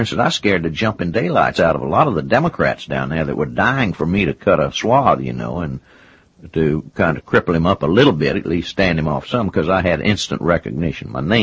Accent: Austin, Texas, United States; going down to where I was raised in Austin.

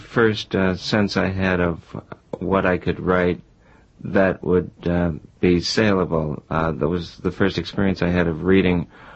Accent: Buffalo, New York, United States; now in New York City, United States; I was born in Buffalo some 46 years ago and grew up there and have lived in New York City for most of my presumably adult life, off and on.

